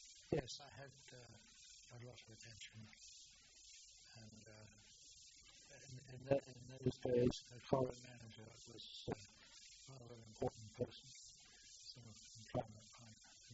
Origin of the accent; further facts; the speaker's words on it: Pontypridd, Wales, United Kingdom; born there; I was born in Pontypridd, South Wales, mining area.